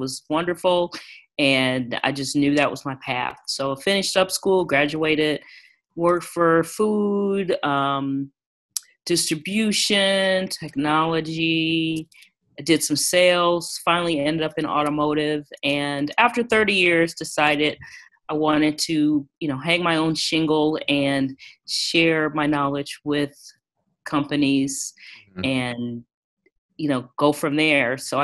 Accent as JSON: {"language": "English", "town": "Detroit", "region": "Michigan", "country": "United States", "said": "them being in Detroit, I'm from Detroit, which was one of your questions"}